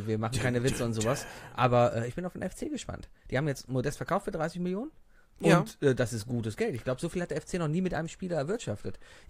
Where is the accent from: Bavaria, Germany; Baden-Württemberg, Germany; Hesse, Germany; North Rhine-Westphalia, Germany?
North Rhine-Westphalia, Germany; Cologne; Sobald Karneval ist, hast du als Kölner einfach Lust, feiern zu gehen.